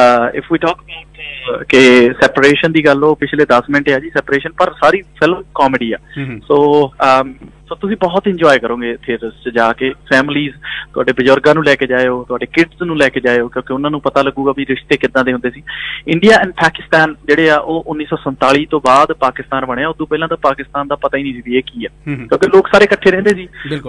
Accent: Kokri, Punjab, India; now in Australia; ਕਿਉਂਕਿ ਮੈਂ ਉਹ ਕੋਕਰੀ ਨੂੰ ਬਿਲੋਂਗ ਕਰਦਾ, ਮੇਰੇ ਪਿੰਡ ਦੇ ਵਿੱਚ ਮੈਂ ਪਲਿਆ, ਜਿਹਨੇ ਮੈਨੂੰ ਪਿਆਰ ਦਿੱਤਾ, ਹਾਲਾਂਕਿ ਮੈਂ ਆਸਟ੍ਰੇਲੀਆ ਰਹਿਣਾ, ਪਰ ਜਿਹੜਾ ਮੇਰਾ ਬਚਪਨ ਆ ਮੇਰਾ ਉਸੇ ਪਿੰਡ ਦਾ ਆ

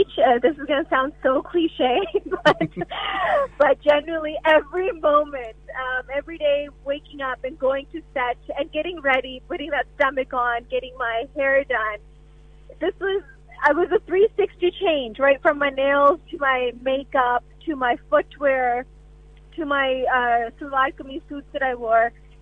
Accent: Canada; our Punjabi culture. If I can go through it, and I'm from Canada

